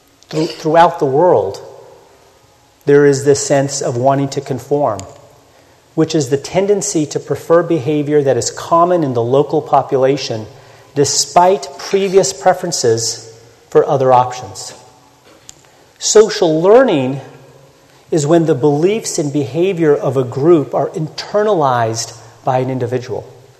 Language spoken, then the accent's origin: English; Kenya; These are the Maasai warriors in my home country of Kenya.